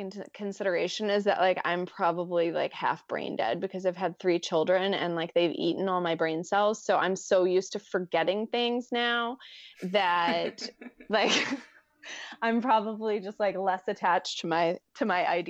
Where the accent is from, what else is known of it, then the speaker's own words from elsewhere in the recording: United States; particularly for me being American, you know, that hustle mentality is something that people really champion.